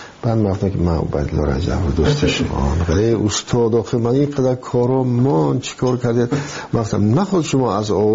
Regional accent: Iran; من گفتم من یک از ایران آمدم

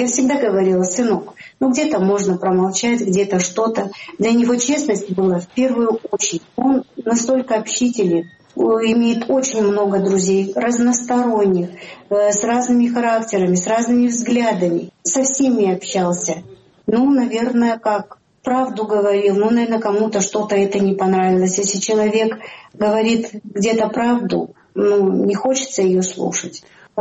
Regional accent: Kazakhstan; Я хоть и из Казахстана, но извините меня, я родилась в те годы.

